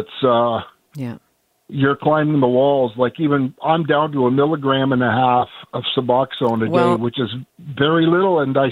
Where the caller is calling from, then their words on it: Brantford, Ontario, Canada; like I'm calling from Brantford